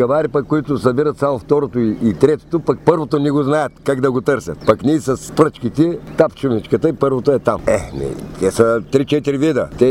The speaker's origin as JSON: {"language": "Bulgarian", "town": "Kotel", "region": "Sliven Province", "country": "Bulgaria", "said": "Котел съм. От Котел съм. Обаче тук съм 20 години вече в този район."}